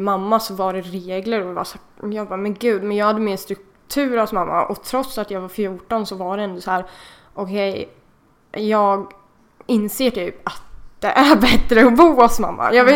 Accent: Norrköping, Östergötland, Sweden; Jag är uppvuxen i Norrköping, i Svärtinge, som ligger lite utanför.

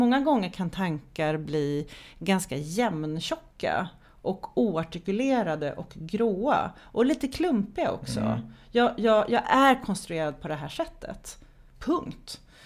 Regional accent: Sweden; born there; eftersom jag är född i Sverige så. Eftersom jag hade föräldrar som var medelklass så.

